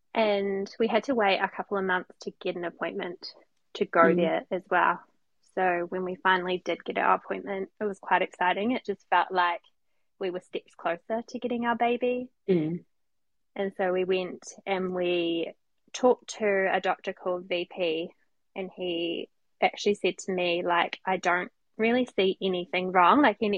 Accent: Hamilton, Waikato, New Zealand; We are from Hamilton.

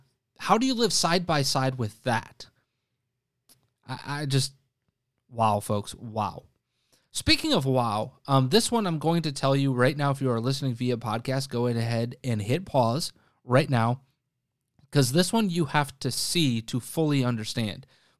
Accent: Wisconsin, United States; a discussion of gender from my home state of Wisconsin.

